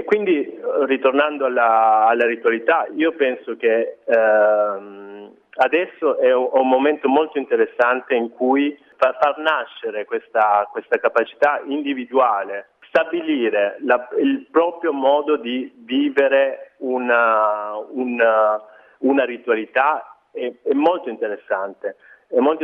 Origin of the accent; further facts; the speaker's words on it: Lecce, Apulia, Italy; io non sono torinese ma sono del sud Italia, sono leccese